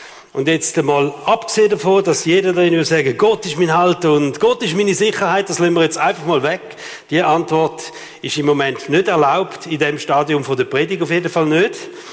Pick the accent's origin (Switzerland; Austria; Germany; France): Switzerland; Wir sind Schweizer, oder?